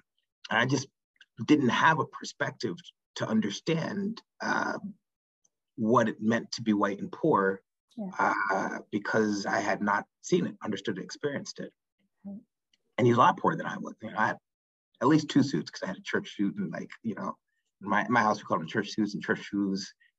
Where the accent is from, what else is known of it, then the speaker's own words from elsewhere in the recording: Northeast, United States; I'm from the Northeast. I've learned over the time that Northeast is like a powerhouse in the United States of like capital and thinking and influence.